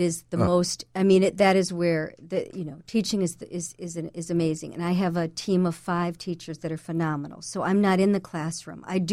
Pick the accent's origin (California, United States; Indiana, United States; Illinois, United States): Illinois, United States; Winnetka; And I grew up in Winnetka, so I can speak to that experience a little bit